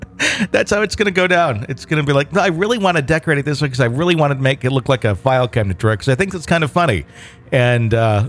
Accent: Michigan, United States; So back in my other stories, I mentioned that I'm Native American. I'm from Michigan, of course, but I also have family from one of the reservations in Wisconsin.

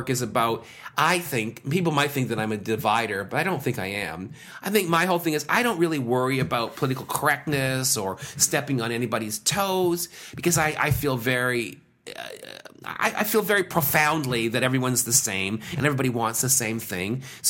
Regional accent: Brampton, Ontario, Canada; I grew up in Brampton in the 70s. I grew up in a time when Brampton was white. I mean, white.

